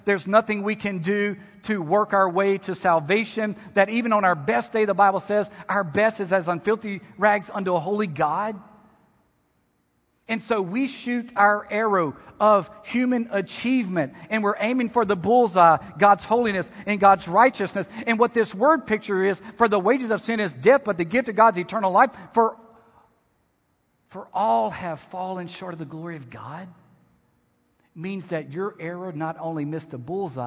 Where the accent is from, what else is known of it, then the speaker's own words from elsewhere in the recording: Louisiana, United States; You can probably guess, since I grew up in Louisiana, we had one prominent college football team.